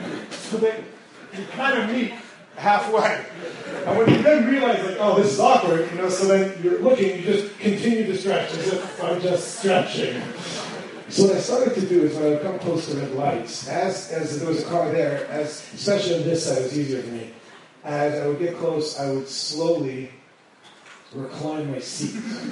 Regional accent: Woodmere, New York, United States; least I'll explain to you from where I come from. I come from the five T's. Come from the big W. So, growing up in Woodmere, it's a place where I grew up.

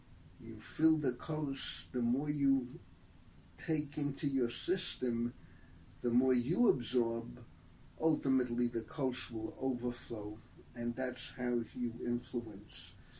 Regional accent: Bronx, New York, United States; what Brian and I knew while growing up in the Bronx

